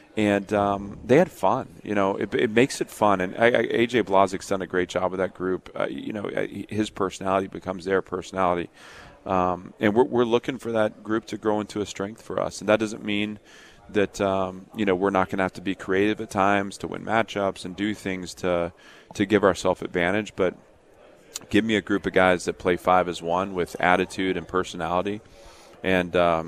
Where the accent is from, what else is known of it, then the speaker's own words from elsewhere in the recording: Nashville, Tennessee, United States; But Nashville's a great advantage to us. Obviously, it's my hometown, so I'm clearly biased.